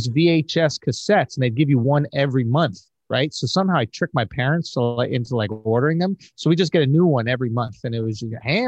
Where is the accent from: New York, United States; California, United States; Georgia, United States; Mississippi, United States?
New York, United States; Manhattan; Yeah, I'm born and raised in Manhattan.